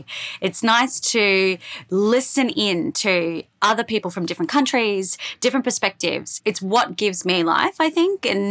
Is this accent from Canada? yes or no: no; Australia; now in Brooklyn, United States; Yes, I am Australian with my accent.